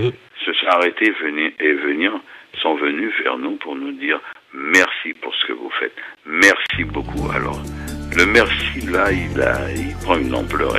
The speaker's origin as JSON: {"language": "French", "country": "France", "said": "En quoi on les a trahis? Nous sommes français."}